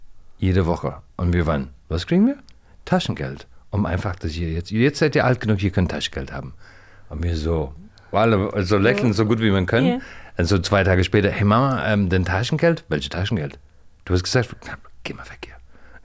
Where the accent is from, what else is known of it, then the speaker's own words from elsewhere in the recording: Ireland; German is a second language; das war ein Gespräch, dass ich vielleicht in mein Heimat bleiben sollte zu studieren.